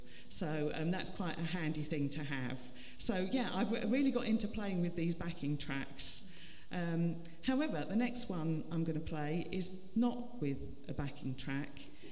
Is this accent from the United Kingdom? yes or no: yes; London, United Kingdom; where I grew up, you may have gathered I'm a Londoner. In the London borough of Waltham Forest